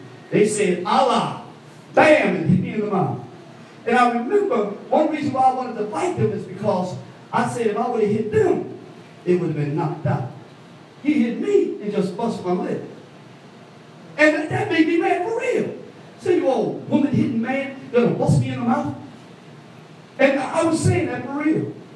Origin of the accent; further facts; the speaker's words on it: Chicago, Illinois, United States; I'm from Chi-Town.